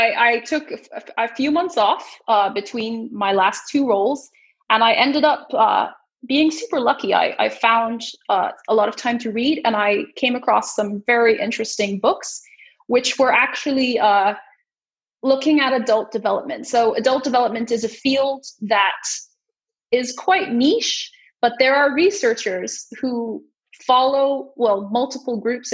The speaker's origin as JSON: {"language": "English", "country": "India", "tie": "born or raised there", "lives_now": "Denmark", "said": "I am half Canadian, half Malaysian. I was born and raised in India and lived and worked actually in quite a few parts of the world before choosing to live in Denmark for values reasons."}